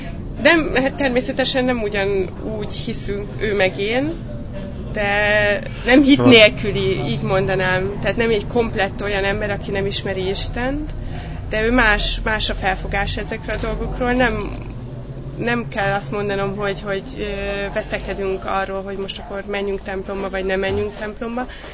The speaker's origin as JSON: {"language": "Hungarian", "town": "Budaörs", "region": "Pest", "country": "Hungary", "said": "Igen, budaörsi vagyok."}